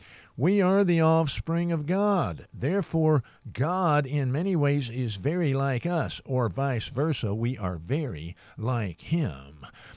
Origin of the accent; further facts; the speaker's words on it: Texas, United States; born there; I was born in East Texas, and therefore I talk like someone from Maine.